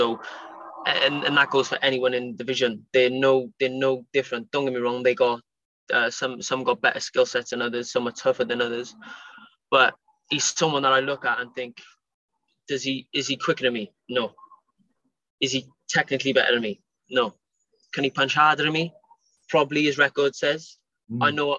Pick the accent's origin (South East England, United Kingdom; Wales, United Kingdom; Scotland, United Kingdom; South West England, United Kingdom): Wales, United Kingdom; Cardiff; Don't get me wrong, it's no Principality Stadium, but it's in my hometown, and I get a chance to become a world champion in my hometown.